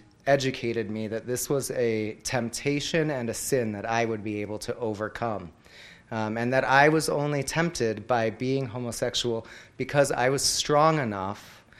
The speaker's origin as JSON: {"language": "English", "town": "Seattle", "region": "Washington", "country": "United States", "tie": "born or raised there", "said": "I was born and raised in the Seattle, Washington area, and I am 35 years old."}